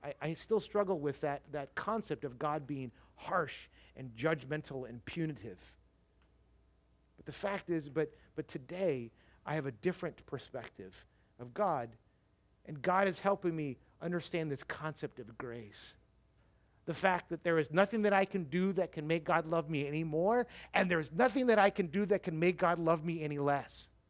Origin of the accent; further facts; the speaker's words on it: United States; I didn't watch any of them because I'm an American, and Americans, I enjoyed watching the highlights of them thoroughly.